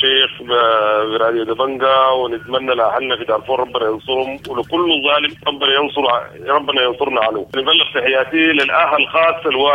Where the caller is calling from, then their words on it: Jeddah, Makkah Province, Saudi Arabia; من المملكة العربية السعودية جدة